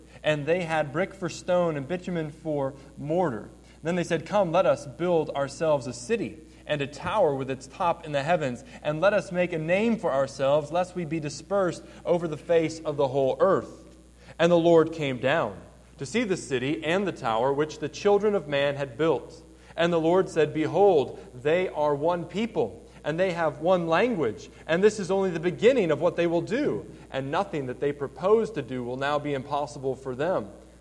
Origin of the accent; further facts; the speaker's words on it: Mendon, Michigan, United States; halfway in between those two cities was my town, Mendon, Michigan, there on the banks of the St. Joseph